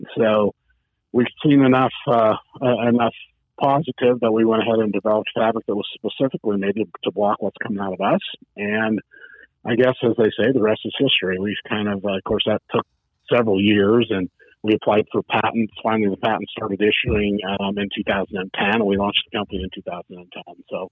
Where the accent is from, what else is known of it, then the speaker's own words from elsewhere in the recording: Oregon, United States; First off, my family were cattle ranchers. I grew up here in Eastern Oregon, not to be confused with Western Oregon, please.